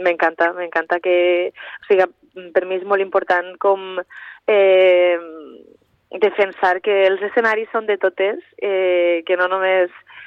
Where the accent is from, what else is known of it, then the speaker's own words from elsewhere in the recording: Pedreguer, Valencian Community, Spain; on més a gust estic és al meu poble, o sigui, i més enllà de la faena o les oportunitats que pugues tindre, pues vaig llaurant el meu camí des de Pedreguer, que és com el meu niuet